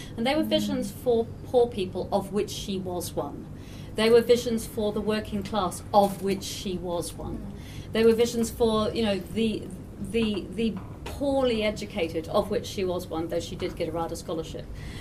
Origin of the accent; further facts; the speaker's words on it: New Zealand; now in United Kingdom; And I grew up in New Zealand, particularly in this country.